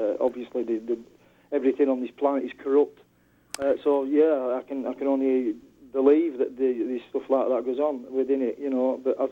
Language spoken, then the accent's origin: English; England, United Kingdom; I'm an Englishman, I've never been to New York, I don't know the layout of everything